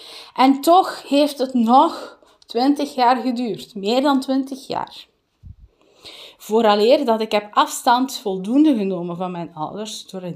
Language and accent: Dutch; Limburg, Netherlands; born there; weg uit Limburg. Niet dat Limburg slecht is, maar ja. Maar weg uit de mentaliteit van waar ik geboren ben.